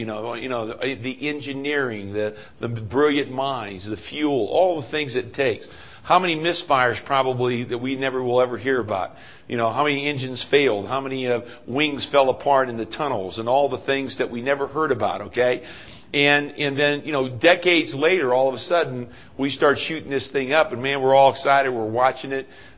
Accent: Ohio, United States; kind of like taking me back to my hometown in Ohio, where there was, you know, I grew up in a little village

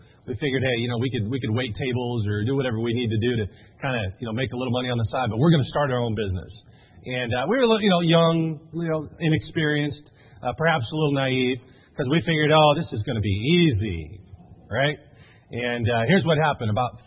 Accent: Portland, Oregon, United States; In fact, I was born in Portland, Oregon, actually adopted when I was 3 days old by some truck drivers. And grew up, my mom and dad were truck drivers, moved around the country a lot as a kid, and in fact always ended up coming back to Oregon.

